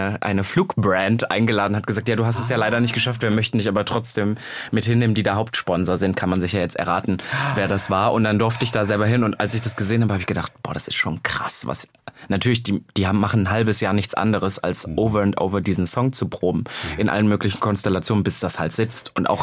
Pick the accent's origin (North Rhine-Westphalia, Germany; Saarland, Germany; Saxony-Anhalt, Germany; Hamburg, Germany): Saxony-Anhalt, Germany; Halle; ich komme aus Halle. Und die Leute denken halt immer, ich bin wirklich im größten Kuhkaff aufgewachsen. Das stimmt ja nicht. Halle ist ja eine Großstadt, ne? Die auch, ich glaube, fast 300.000 Einwohner inzwischen hat. Deswegen bin ich schon ein Stadtkind.